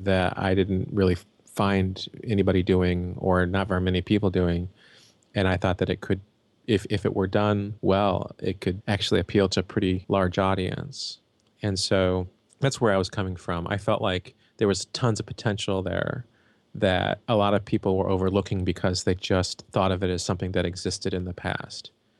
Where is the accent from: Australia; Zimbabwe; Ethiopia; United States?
United States; Springfield, Illinois; I grew up in Springfield, Illinois.